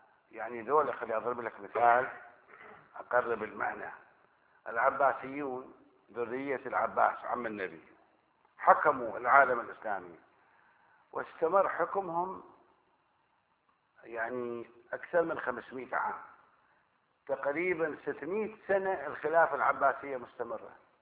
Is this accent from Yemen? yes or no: no; Karbala, Karbala Governorate, Iraq; كان عندنا في كربلاء بالمناسبه، كان عندنا في كربلاء